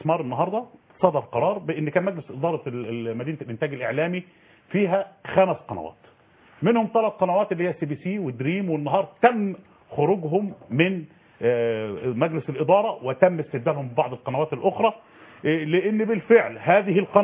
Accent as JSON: {"language": "Arabic", "country": "Egypt"}